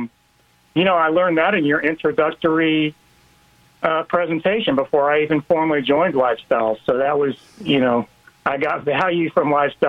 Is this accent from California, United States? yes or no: no; Texas, United States; So, I grew up in Texas. I got my undergrad at A&M